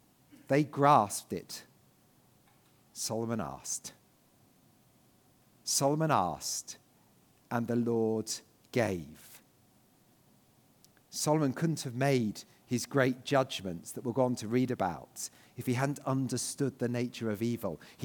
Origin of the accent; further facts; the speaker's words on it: United Kingdom; I'm aware I'm only one of those, and I'm also a British one of those, and things are slightly different.